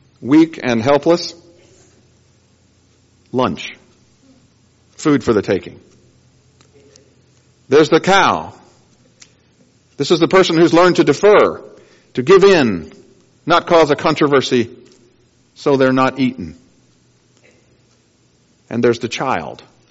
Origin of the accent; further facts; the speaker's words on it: Georgia, United States; I come from North Georgia, and a lady remarked to me one time she'd seen a wolf in her backyard.